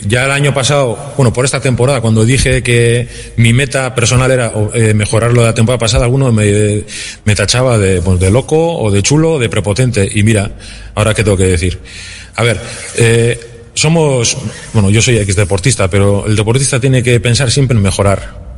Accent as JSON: {"language": "Spanish", "town": "Bermeo", "region": "Basque Country", "country": "Spain", "said": "Prioridad absoluta Urdaibai, porque soy de Bermeo"}